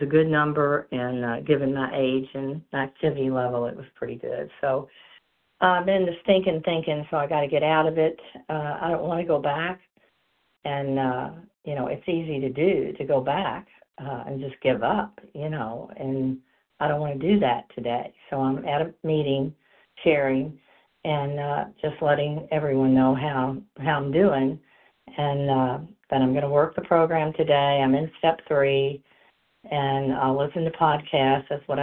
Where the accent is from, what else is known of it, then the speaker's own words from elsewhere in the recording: Kentucky, United States; from Kentucky, compulsive overeater.